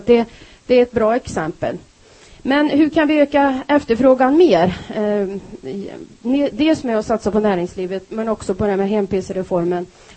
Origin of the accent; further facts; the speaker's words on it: Skövde, Västra Götaland County, Sweden; jag är från Skövde, alltså skaraborgare, sitter i trafikutskottet